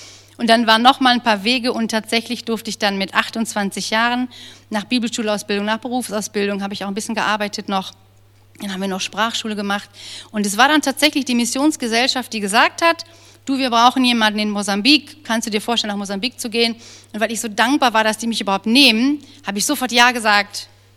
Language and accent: German; Viersen, North Rhine-Westphalia, Germany; Ich bin geboren aus Viersen. Ich bin also aus der Umgebung.